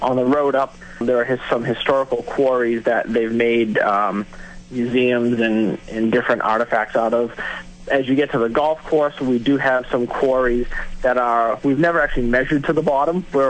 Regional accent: Brighton, Massachusetts, United States; I'm local from Brighton my whole life

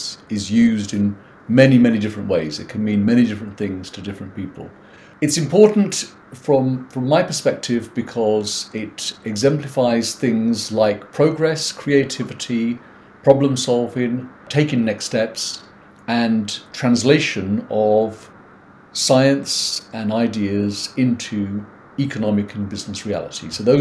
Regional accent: London, United Kingdom; I'm British born, first generation, Indian father, Italian mother, born and raised in London, actually inner London

